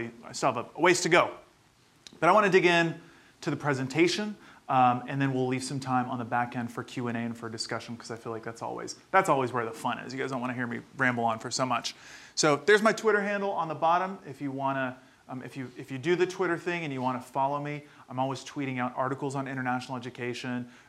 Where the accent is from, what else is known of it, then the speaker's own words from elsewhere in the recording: Potsdam, New York, United States; also born or lived in Brooklyn; I was born in Brooklyn, New York. As I mentioned, my family came from Egypt. They came to do their master's and their PhDs. And I actually grew up sort of a little bit not too far from here in Potsdam, New York.